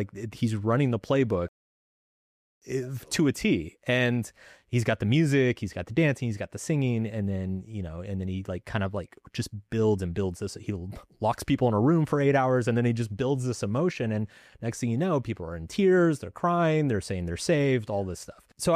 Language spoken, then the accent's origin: English; Texas, United States; So I grew up very religious, and I grew up in the Bible Belt in Texas.